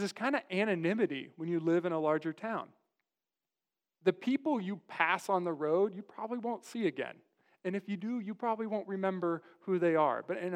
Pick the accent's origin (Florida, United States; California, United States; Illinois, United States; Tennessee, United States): California, United States; Farmington; I grew up in a real small town. And I've shared this before. I grew up actually in Farmington, California, proper. 180 people, and we like to say half of them were croons.